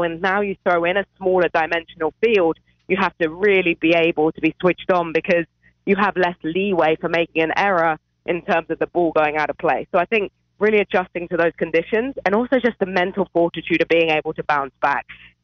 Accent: England, United Kingdom; Oh, I'm still English.

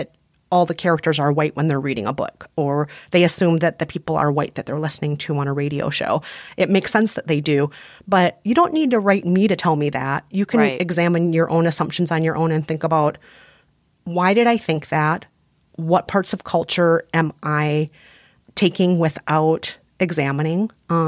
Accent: Minnesota, United States; accent: Minnesotan; I'm very Minnesotan. Yep. People hear the Minnesotan in me.

